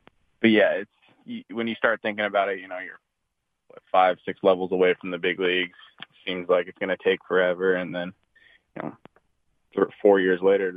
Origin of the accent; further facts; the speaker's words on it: West Covina, California, United States; Yeah, I'm more, I grew up in West Covina, and then, like you said, went to college in San Diego.